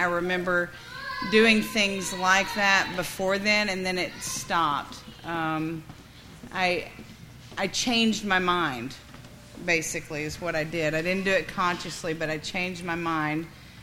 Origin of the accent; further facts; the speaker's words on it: Dallas, Texas, United States; born there; I was born in Dallas, Texas, and today I got a lot of attention for that, so it's good.